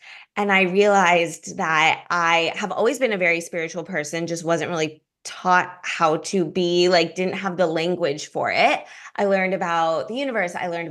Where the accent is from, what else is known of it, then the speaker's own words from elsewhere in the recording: Los Angeles, California, United States; I grew up in Los Angeles, so I'm a West Coaster originally